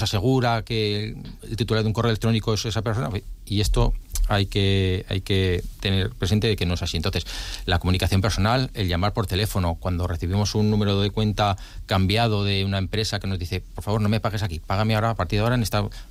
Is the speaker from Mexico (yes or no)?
no; Spain; A nosotros que somos españoles pensamos que somos el país de la picaresca